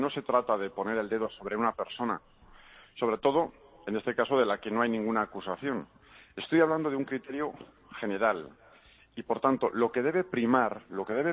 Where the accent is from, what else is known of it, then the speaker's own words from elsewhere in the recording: Basque Country, Spain; vemos mi tierra, mi querida Euskadi